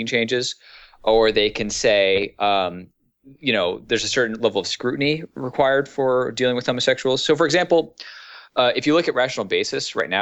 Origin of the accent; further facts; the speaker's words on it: California, United States; I'm more interested in Prop 8 mostly because I'm from California